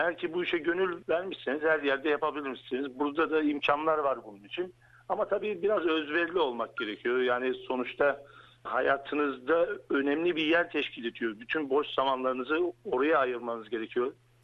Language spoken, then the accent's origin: Turkish; Sydney, New South Wales, Australia; biraz daha duyarlı olduğunu söyleyebilirim bir Sydney'li olarak.